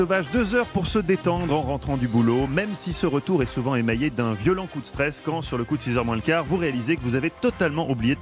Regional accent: Switzerland; C'est ce que je demande à ma mère à chaque fois que je rentre chez moi en Suisse.

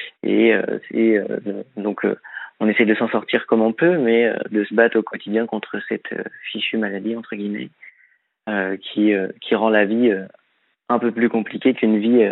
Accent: Angers, Pays de la Loire, France; born there; je suis né à Angers justement

